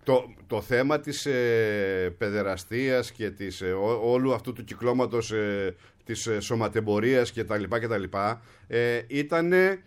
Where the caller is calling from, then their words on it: Lefkonas, Central Macedonia, Greece; Αλήθεια, στο Λευκόνα Σερών.